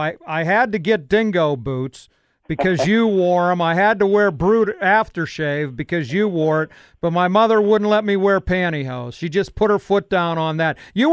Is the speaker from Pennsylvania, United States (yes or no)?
yes; Beaver Falls, Pennsylvania, United States; You know, I've always been proud to say I grew up in Beaver Falls for a lot of reasons. It's just a wonderful place to be from.